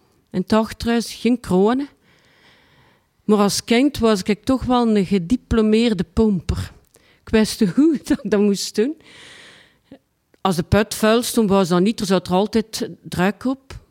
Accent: Ghent, Flemish Region, Belgium; born there; 1966, de 11e april, met een geboortedatum. Ik ben geboren in Den Briel, in Gent. En mijn moeder en mijn vader die woonden op een Undelhemse Stienweg.

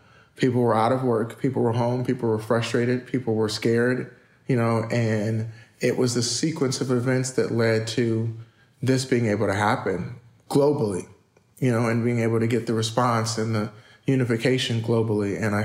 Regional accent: Inglewood, California, United States; also born or lived in Pacoima; I was born in Pacoima, California, moved to Inglewood

